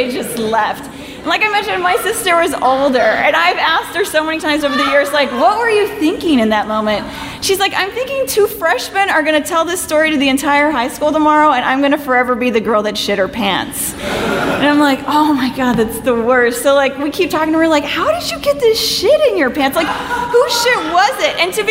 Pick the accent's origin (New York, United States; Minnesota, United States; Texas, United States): Texas, United States; Houston; now in Austin, United States; she hates coming to Austin, because we grew up in Houston, and most of the kids that we grew up with moved here